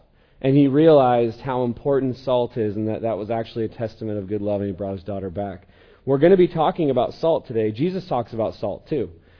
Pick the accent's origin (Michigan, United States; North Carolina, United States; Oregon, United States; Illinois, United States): Oregon, United States; Eugene; So I'm from Eugene, and went to the game last night, and I've been taking heat.